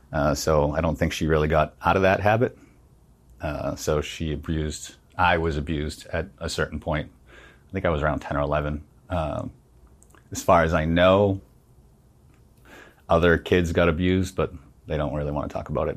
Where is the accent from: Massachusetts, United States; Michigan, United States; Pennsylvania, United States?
Massachusetts, United States; Saugus; Boston, Massachusetts. Well, Saugus, Massachusetts.